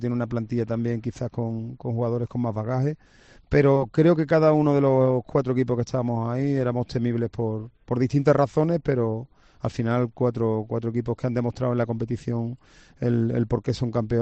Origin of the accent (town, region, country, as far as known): El Puerto de Santa María, Andalusia, Spain